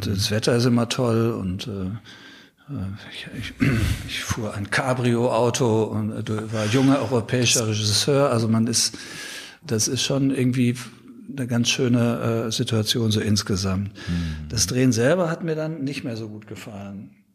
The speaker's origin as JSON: {"language": "German", "region": "North Rhine-Westphalia", "country": "Germany", "tie": "born or raised there", "said": "in meiner Heimat Ruhrgebiet"}